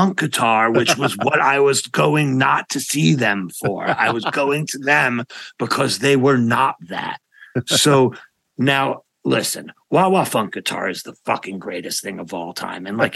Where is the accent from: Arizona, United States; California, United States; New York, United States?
New York, United States; Manhattan; I'm from Manhattan, and and I went to jazz school in Manhattan at the New School for 2 semesters after my freshman year.